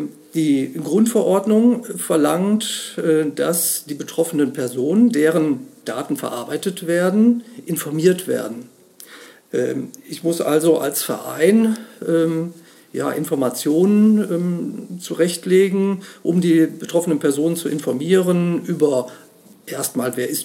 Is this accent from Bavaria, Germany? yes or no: no; Bonn, North Rhine-Westphalia, Germany; ich komme aus Bonn